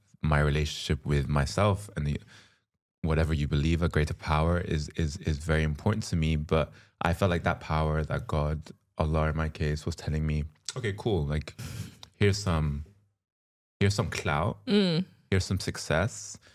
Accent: London, United Kingdom; I was born and raised in London.

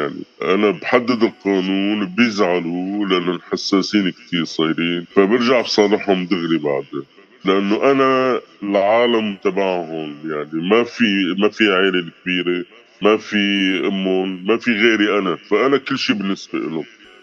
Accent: Syria; moved away as an adult; now in Italy; أنا جيت من سوريا خلال الحرب، يعني 2017 طلعت من سوريا بشهر تموز على إيطاليا مع طفليني

